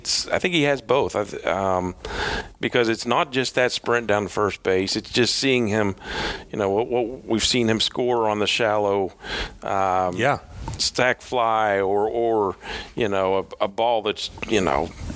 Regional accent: Pittsburgh, Pennsylvania, United States; I growing up in the Pittsburgh area, and I've heard all the Clemente stories

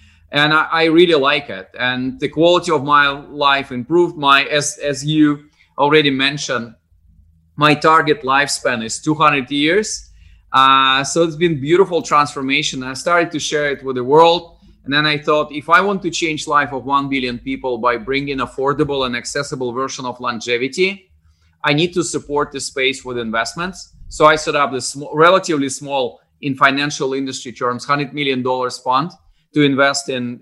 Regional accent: Russia; I'm obviously from Russia originally, and some people say that they are from the middle of nowhere. And I'm not this kind of guy. I'm from the end of nowhere. So my hometown was much closer to Japan, just across the sea, like 200 miles, than to regional capital. It was probably 500 miles.

